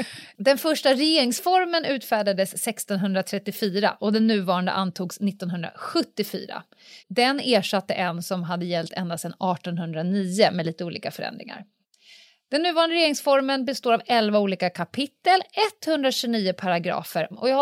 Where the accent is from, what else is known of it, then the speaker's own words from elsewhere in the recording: Sweden; Som svensk ut i världen så är ju en av sakerna som Sverige är kända